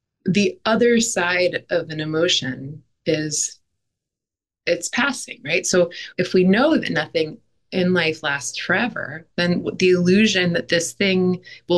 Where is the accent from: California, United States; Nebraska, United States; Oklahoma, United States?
California, United States; Los Angeles; I'm from Los Angeles, where eating disorders and body image issues are birthrights. It's just what you grow up with.